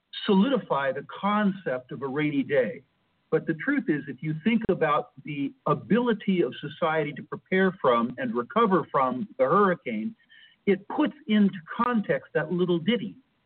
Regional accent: United States; culturally, I'm American, an old style American, the type of American that believes in things like the Bill of Rights and individual initiatives.

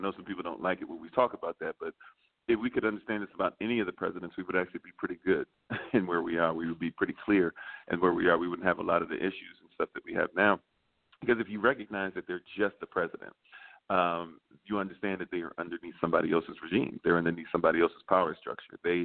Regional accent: United States; I'm a Republican, I'm a Democrat, or even because I'm an American.

